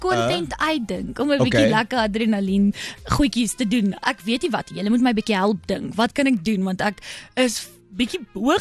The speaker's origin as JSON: {"language": "Afrikaans", "town": "Nelspruit", "region": "Mpumalanga", "country": "South Africa", "said": "So ja, ons is oorspronklik van Nelspruit, mag nie vandag ver gery nie, maar ons is van ver."}